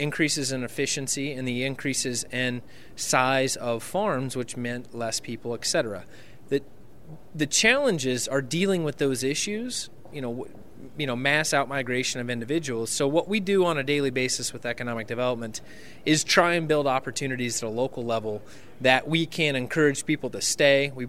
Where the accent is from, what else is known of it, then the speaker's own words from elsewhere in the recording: Nebraska, United States; including my hometown, rural Nebraska